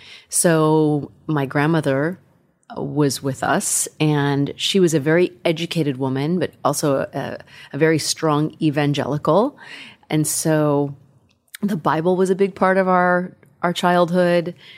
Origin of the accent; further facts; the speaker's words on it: California, United States; I grew up in Northern California, outside of Sacramento, in a very non-diverse community, and we didn't have a lot of money.